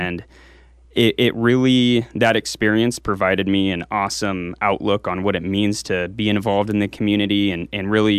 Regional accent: Salem, Oregon, United States; Yeah, I was born and raised here in Salem. I went to Sprague High School, graduated.

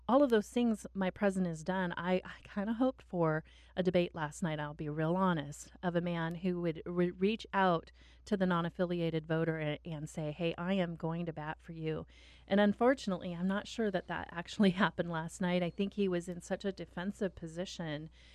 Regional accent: Oregon, United States; And I am so proud to say that I'm from Oregon

